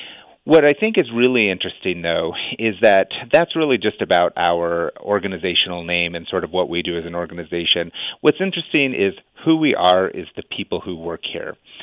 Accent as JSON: {"language": "English", "town": "Ajo", "region": "Arizona", "country": "United States", "lives_now": "Tucson, United States", "said": "I'm from Ajo originally. I live in Tucson currently."}